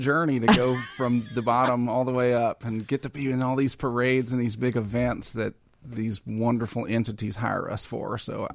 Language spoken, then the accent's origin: English; Pine Bluff, Arkansas, United States; moved away; I'm from the Arkansas Delta, a little town called Pine Bluff, the jewel of the Delta.